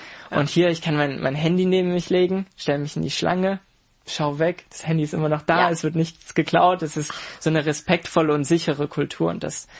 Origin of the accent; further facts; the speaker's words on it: Mönchengladbach, North Rhine-Westphalia, Germany; Ich komme aus Mönchengladbach.